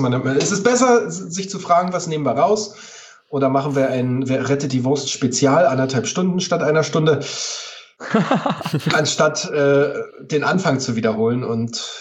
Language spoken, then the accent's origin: German; Potsdam, Brandenburg, Germany; aber meine Heimat, alles was mit Heimat und Kindheitserinnerungen und Flashbacks und Zurückblicken hat inspiriert mich. Spaziergänge durch Potsdam